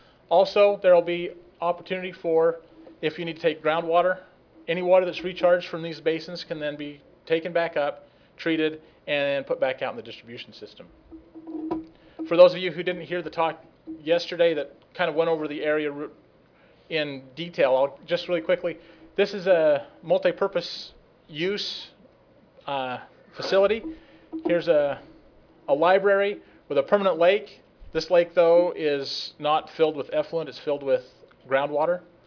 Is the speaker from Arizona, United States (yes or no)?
yes; Phoenix, Arizona, United States; especially since I'm from Phoenix and we reuse a lot of water in Phoenix